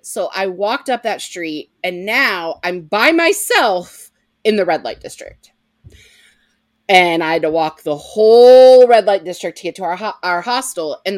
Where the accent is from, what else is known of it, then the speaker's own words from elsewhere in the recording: Ohio, United States; I grew up in Ohio and you just don't do that there.